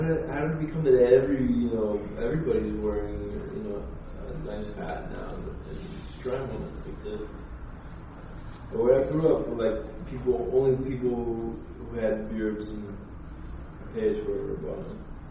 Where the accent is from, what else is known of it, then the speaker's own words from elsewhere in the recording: Indianapolis, Indiana, United States; I grew up in Indianapolis.